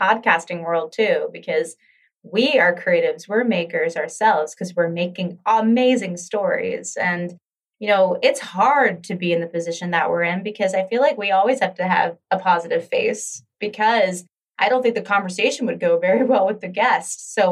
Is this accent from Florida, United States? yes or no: no; Maryland, United States; because I grew up in Maryland and Maryland's big. I mean, you got Baltimore, DC, like all this crazy traffic, like here, you don't get that.